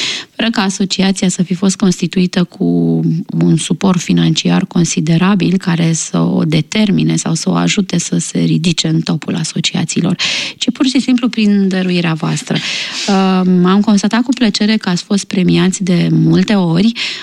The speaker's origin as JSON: {"language": "Romanian", "country": "Romania", "said": "Sunt româncă și mă bucur că trăiesc în România, pentru că avem în România foarte multe lucruri frumoase, iar părerea mea despre țara mea este una bună."}